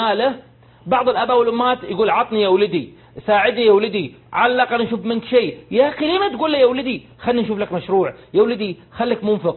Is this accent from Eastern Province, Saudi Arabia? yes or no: yes; Dammam, Eastern Province, Saudi Arabia; أحد التجار عندنا بالدمام